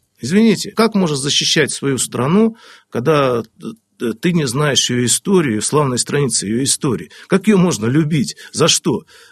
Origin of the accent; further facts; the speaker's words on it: Moldova; Я говорю, я с Молдавии.